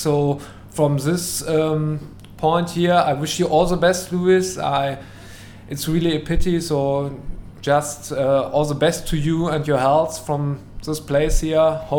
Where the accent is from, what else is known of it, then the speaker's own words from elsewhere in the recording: Essen, North Rhine-Westphalia, Germany; English is a second language; I'm from Essen in Germany.